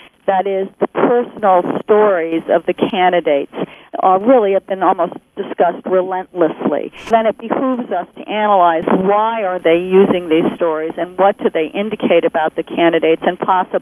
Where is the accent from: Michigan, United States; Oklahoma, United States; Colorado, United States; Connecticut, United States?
Connecticut, United States; Mystic; Let's see, I grew up in the Mystic, Connecticut area, so I'm, you know, long-time Connecticut resident, and I actually go back during the summers and over the December break.